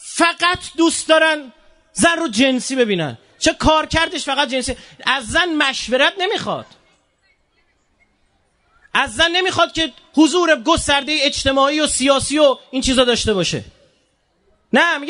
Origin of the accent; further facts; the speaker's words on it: Iran; ما ایرانیم